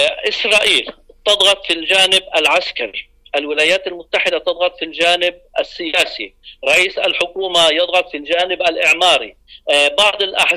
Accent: Lebanon; لأننا عندنا في لبنان لا يوجد سيادة

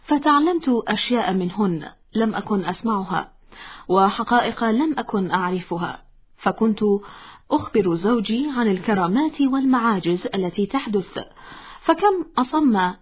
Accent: Riyadh, Riyadh Province, Saudi Arabia; also born or lived in Al-Ahsa; أصلي أنا وزوجي من الرياض، وعندما أتينا إلى الأحساء كنت في الأول الثانوي،

